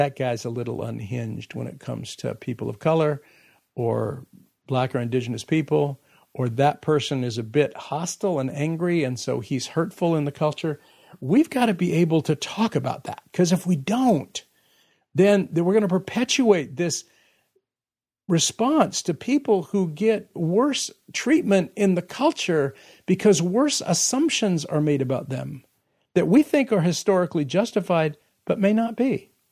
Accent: California, United States; I grew up in California, so I didn't see a lot of that overtly.

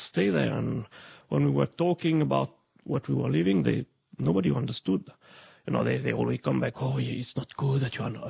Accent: Romandy, Switzerland; English is a second language; As you can hear, I'm sure I'm come from the French-speaking part of Switzerland

